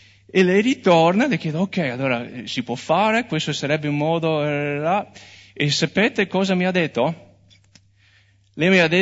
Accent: United States; now in Italy; io non sono italiano, sono americano, sono qua in Italia con un permesso di soggiorno, non ho ancora la cittadinanza.

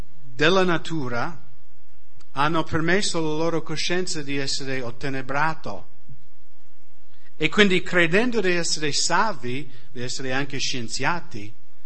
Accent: United States; Italian is a second language; io mi ricordo quando ero bambino negli Stati Uniti, si usa tanto i bambini ragazzi in estate di dormire in sacco nel proprio giardino. Magari in Italia sembra una cosa un po' sciocco.

